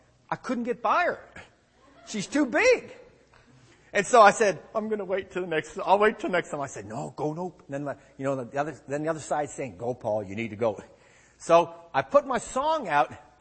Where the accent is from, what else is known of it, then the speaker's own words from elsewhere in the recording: Canada; moved away as an adult; now in United States; I grew up in Canada. I'm a Canadian citizen, lived in the United States since my college days. I came to the United States to play college football.